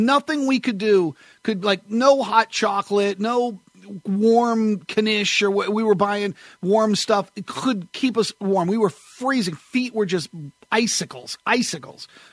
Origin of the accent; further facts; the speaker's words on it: New Hampshire, United States; I grew up in New Hampshire, so I know cold.